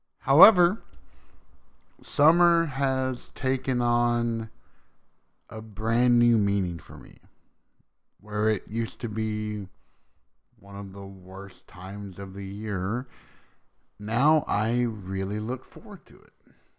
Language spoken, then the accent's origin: English; Tennessee, United States; Even though I am from Tennessee, which, while not the most extreme of locations, is well known for its hot weather